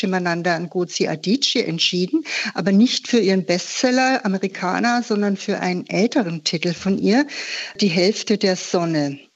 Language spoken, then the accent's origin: German; Munich, Bavaria, Germany; born there; ich bin nämlich in München geboren und finde das deshalb besonders sympathisch